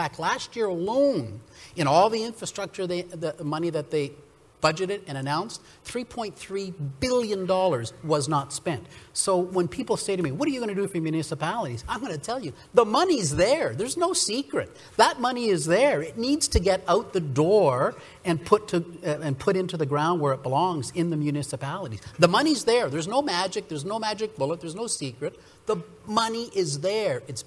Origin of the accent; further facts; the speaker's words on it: North Bay, Ontario, Canada; my hometown of my where I was born in North Bay, we lost 3% of our population in the last census.